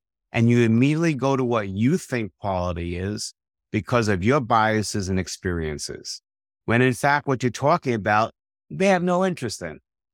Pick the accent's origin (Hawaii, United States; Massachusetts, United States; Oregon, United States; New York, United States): New York, United States; New York City; now in Bergen County, United States; So I grew up in Washington Heights, 181st Street, and 181st and 180th and Wadsworth Avenue. And then in 1970, when the crack epidemic came, we moved to New Jersey, where a lot of the Jewish people moved to in Bergen County.